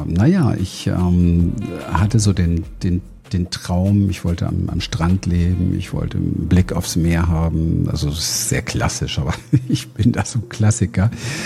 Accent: Berlin, Germany; ich komme aus Berlin, bin aufgewachsen in Berlin-Wedding. Das ist das Ghettoviertel von Berlin. Damals schon, heute immer noch.

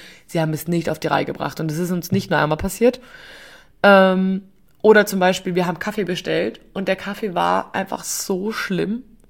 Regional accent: Bavaria, Germany; bei uns in Oberbayern

